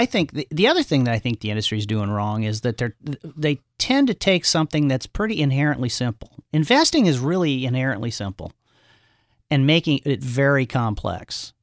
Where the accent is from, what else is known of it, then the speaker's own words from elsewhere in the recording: Omaha, Nebraska, United States; Mr. Buffett, growing up in Omaha, Nebraska, how can you not look up to Warren Buffett?